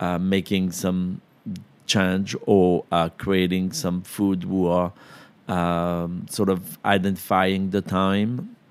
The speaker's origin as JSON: {"language": "English", "town": "Lyon", "region": "Auvergne-Rhône-Alpes", "country": "France", "tie": "born or raised there", "said": "Well, I grew up in Lyon, outside of Lyon"}